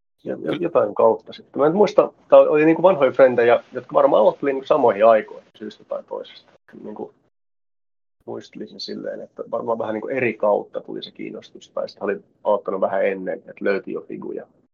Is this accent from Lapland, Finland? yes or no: yes; Rovaniemi, Lapland, Finland; kun mä oon Rovaniemeltä kotoisin